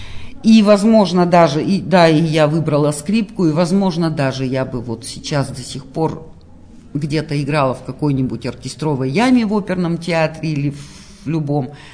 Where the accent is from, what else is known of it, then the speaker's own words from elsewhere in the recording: Saint Petersburg, Russia; born there; Я, поскольку я родилась в Петербурге